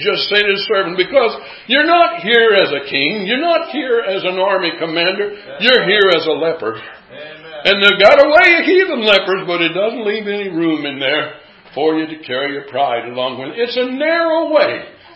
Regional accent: Iowa, United States; I grew up in Iowa.

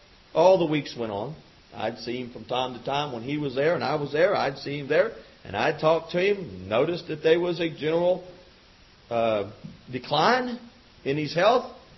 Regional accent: West Virginia, United States; And the folks there knew that I was from West Virginia, and this man was from West Virginia

